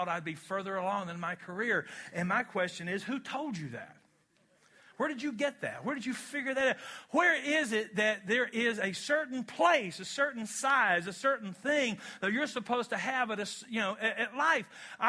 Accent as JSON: {"language": "English", "region": "Kentucky", "country": "United States", "said": "Now that is I'm from Kentucky. This is a Kentucky word."}